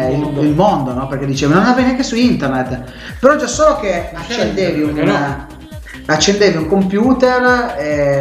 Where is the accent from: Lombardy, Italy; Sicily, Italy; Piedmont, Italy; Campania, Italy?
Piedmont, Italy; Turin; noi come torinesi, come in Piemonte, siamo credo i migliori